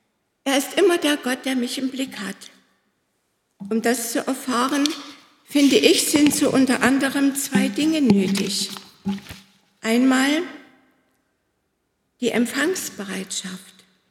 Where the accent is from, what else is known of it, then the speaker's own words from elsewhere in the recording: Hohndorf, Saxony, Germany; Ich komme aus dem Ort, ich betone immer noch seit über 40 Jahren, ich bin Wallvogtländer, ich komme aus dem Erzgebirge. Kleiner Ort zwischen Zschopau und Marienberg, Hohndorf.